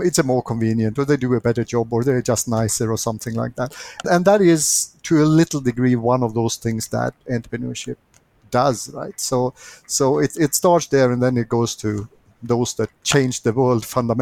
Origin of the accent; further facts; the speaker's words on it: Sweden; English is a second language; now in Australia; As you can hear, I'm not a born and bred Aussie. I'm originally from Sweden. I still have a Swedish affiliation as well.